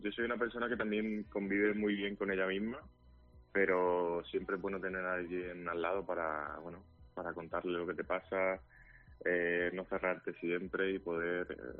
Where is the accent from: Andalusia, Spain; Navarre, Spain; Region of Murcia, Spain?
Region of Murcia, Spain; Murcia; now in Madrid, Spain; Bueno, yo me mudé a Madrid. Yo sí, como has dicho, soy de Murcia, me mudé a Madrid.